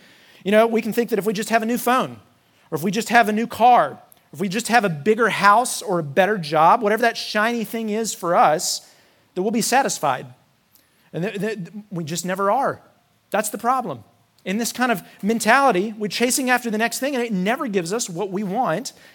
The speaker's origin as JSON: {"language": "English", "region": "North Carolina", "country": "United States", "said": "we're from North Carolina at the time is where I was from."}